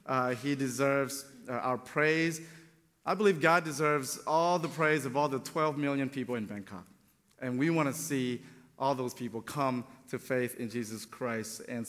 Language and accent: English; Antioch, Tennessee, United States; also born or lived in Memphis; now in Thailand; I'm not from there, okay? I'm actually from here. I'm from Middle Tennessee. From Antioch, to be specific, and was raised in Middle Tennessee. Spent about 10 years in Memphis as a church planter